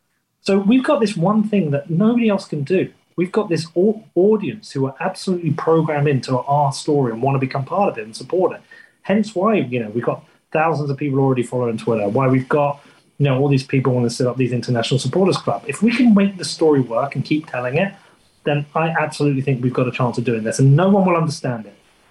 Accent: Bedford, East of England, United Kingdom; I am from Bedford. Like, this is, I've lived here my whole life. It is a shit town in England

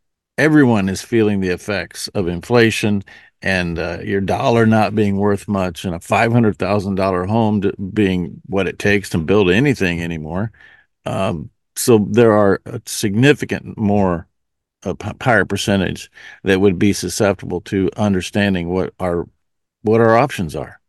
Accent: Nebraska, United States; including my home state, North Dakota, my home state of Nebraska

